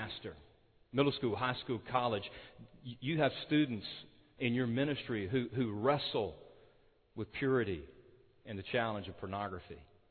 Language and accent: English; Baton Rouge, Louisiana, United States; I grew up in Baton Rouge. We could drive over to Houston and watch the Astros play